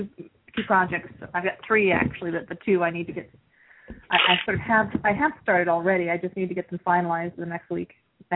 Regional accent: California, United States; born there; No, I was born in California.

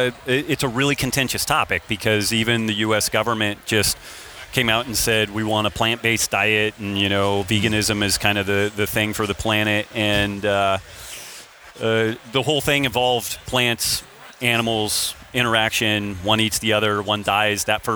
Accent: Reno, Nevada, United States; I'm from Reno, so there's nothing green there. It's just all brown.

